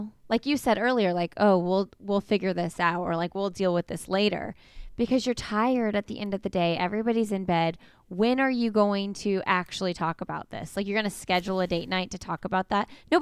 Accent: Bloomington, Indiana, United States; Bloomington, Indiana.

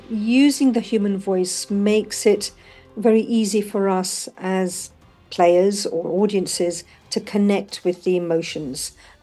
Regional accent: London, United Kingdom; also born or lived in East Africa / South Africa; My parents were brought up in East Africa and South Africa, so I spent considerable time there, even though I was born and brought up in London, UK.

